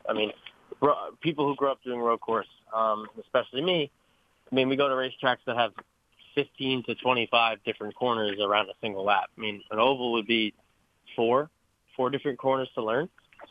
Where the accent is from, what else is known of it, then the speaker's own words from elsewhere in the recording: New Jersey, United States; I grew up in New Jersey, so I'm a couple hour drive away, but nothing else is closer.